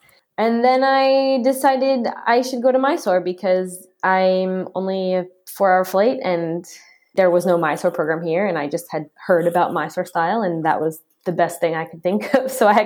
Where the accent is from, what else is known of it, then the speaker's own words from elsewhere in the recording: New Jersey, United States; moved away as an adult; also born or lived in Montreal; I'm from New Jersey, from the U.S., and yeah, we moved out here 6 years ago, and we've been here since.